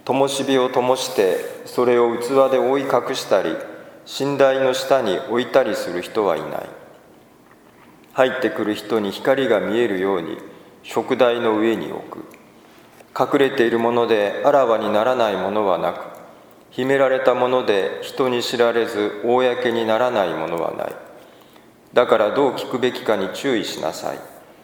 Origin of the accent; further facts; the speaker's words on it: Kobe, Hyogo, Japan; 私は神戸出身、神戸生まれの神戸育ちなんですが、この1月17日に神戸にいるのはこれが初めてということで